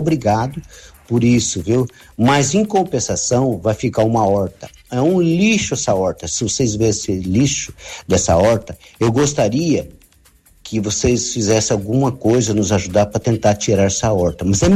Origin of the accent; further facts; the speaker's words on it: Paraná, Brazil; sou do Jardim Pisa.